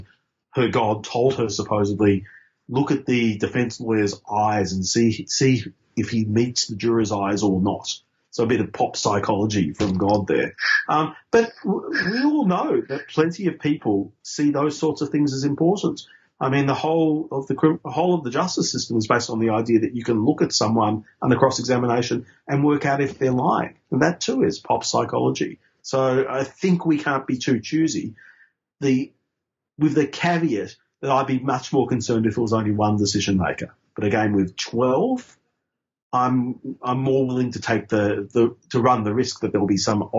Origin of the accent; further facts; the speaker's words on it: Queensland, Australia; because I grew up in Queensland under Joe Bjelke-Petersen.